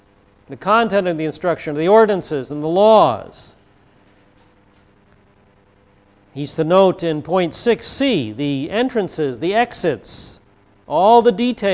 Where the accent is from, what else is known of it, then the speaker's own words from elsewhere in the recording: Connecticut, United States; I can't do a Maine accent, even though I'm from Connecticut.